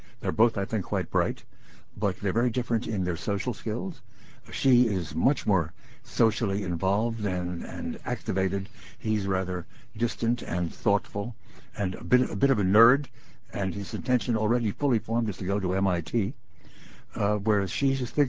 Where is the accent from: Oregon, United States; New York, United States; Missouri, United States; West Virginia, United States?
New York, United States; Brooklyn; When I was a little boy growing up in Brooklyn, New York, and going to PS 205, there were different tracks.